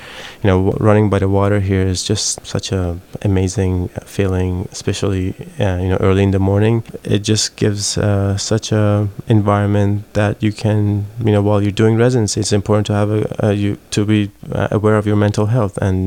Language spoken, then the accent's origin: English; Toronto, Ontario, Canada; I'm from Toronto, Canada